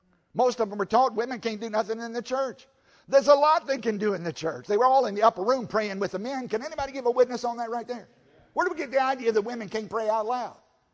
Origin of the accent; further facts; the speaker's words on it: Virginia, United States; I grew up in Southside, Virginia on a tobacco farm.